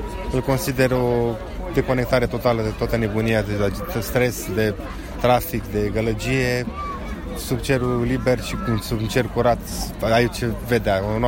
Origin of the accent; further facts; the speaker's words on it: Bucharest, Romania; Sunt din București.